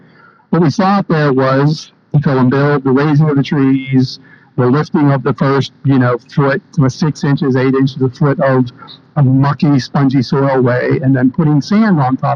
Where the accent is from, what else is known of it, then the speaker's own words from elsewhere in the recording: United States; I'm an American, but I work for the Dutch.